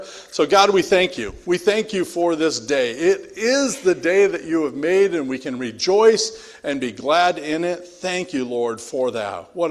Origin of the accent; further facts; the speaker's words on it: Detroit, Michigan, United States; I grew up in Detroit, so family is there